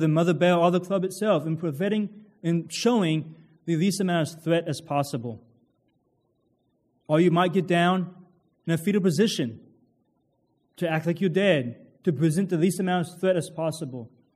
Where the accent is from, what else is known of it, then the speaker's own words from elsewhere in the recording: Kentucky, United States; Growing up in Kentucky and camping a lot, I had experience and knowledge of bears.